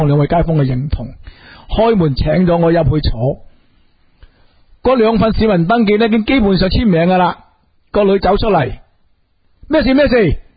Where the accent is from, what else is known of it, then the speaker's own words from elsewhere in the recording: Hong Kong; 而家我哋香港人容忍咗你第37日，我唔知而家容忍到几时。